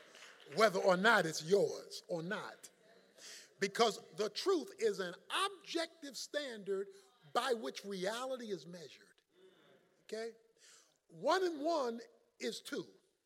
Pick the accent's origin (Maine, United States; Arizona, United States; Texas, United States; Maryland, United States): Maryland, United States; Baltimore; Now, I'm just from 30 minutes from here. I'm from Baltimore, Maryland